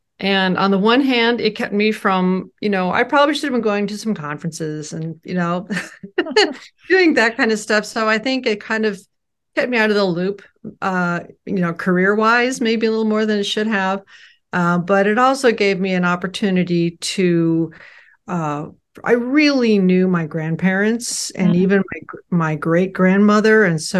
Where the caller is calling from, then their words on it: St. Paul, Minnesota, United States; also born or lived in Andover, Massachusetts; Well, I am down in my studio in St. Paul. We moved from Andover, Massachusetts to St. Paul in 2020 when we retired.